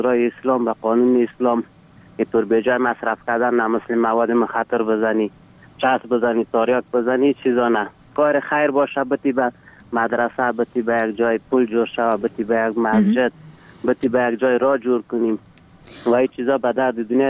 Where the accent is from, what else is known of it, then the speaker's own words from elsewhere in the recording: Ghorband, Parwan, Afghanistan; افغان هستیم از غوربند.